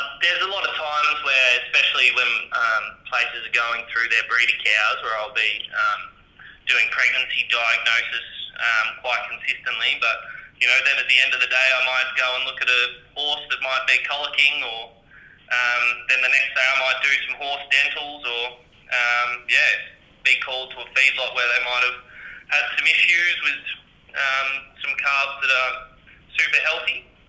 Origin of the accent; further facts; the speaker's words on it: Victoria, Australia; I'm from Victoria originally. My parents have a small, compared to the operations up here, Old Hereford property.